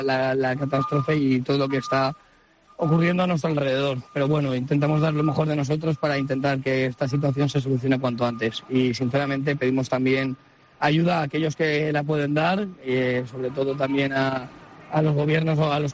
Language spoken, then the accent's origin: Spanish; Valencia, Valencian Community, Spain; Nosotros somos de Valencia, sí.